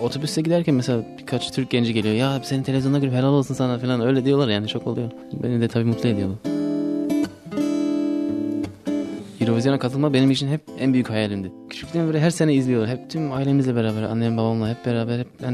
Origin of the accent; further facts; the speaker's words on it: Bielefeld, North Rhine-Westphalia, Germany; 21 yaşındayım. Bielefeld'te doğdum, büyüdüm. Orada yaşıyorum.